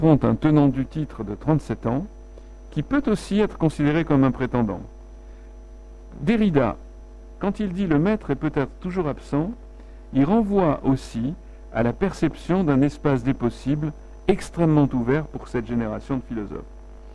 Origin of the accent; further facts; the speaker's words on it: Algiers, Algiers Province, Algeria; puisque moi-même je suis de Babelwed